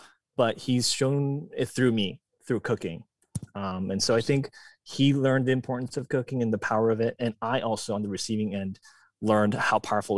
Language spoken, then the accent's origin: English; United States; You know, I grew up in America.